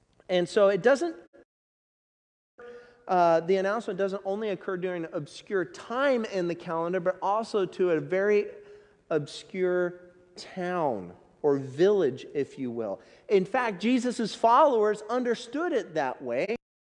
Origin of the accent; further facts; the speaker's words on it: Monmouth, United States; Now, I grew up in Monmouth, so I'm not going to say what town we thought we were better than growing up.